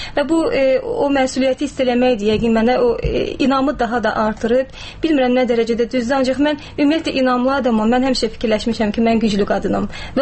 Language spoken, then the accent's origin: Azerbaijani; Ganja, Azerbaijan; moved away; Bir də ki, mən gəncəliyəm, biraz mən burada 6 ildə ailə həyatı qurmuşam. Uşam burada yaşayıram.